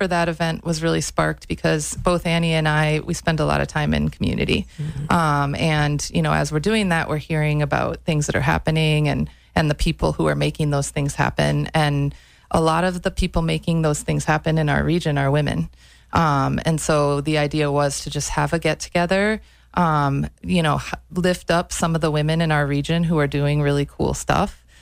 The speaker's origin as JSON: {"language": "English", "town": "Palisade", "region": "South Carolina", "country": "United States", "tie": "born or raised there", "said": "I grew up in Palisade in Aiken County, also with a lot of women around me."}